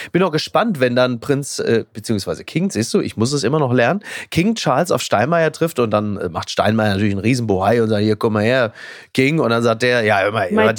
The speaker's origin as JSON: {"language": "German", "town": "Castrop-Rauxel", "region": "North Rhine-Westphalia", "country": "Germany", "tie": "born or raised there", "said": "Das ist absolut richtig, aber in meiner Heimatstadt Castrop-Rauxel und aus meiner Heimatstadt Castrop-Rauxel"}